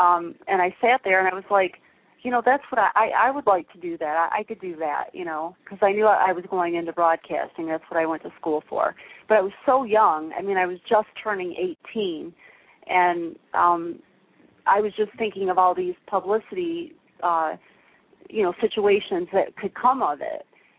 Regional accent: Southgate, Michigan, United States; I am in Detroit, my hometown of Southgate, so I was introduced to the sport of boxing fairly early

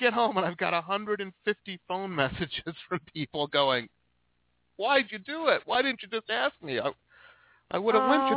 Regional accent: Detroit, Michigan, United States; And I grew up in Detroit, so I've been down to the Pokey once or twice with a young knucklehead, you know.

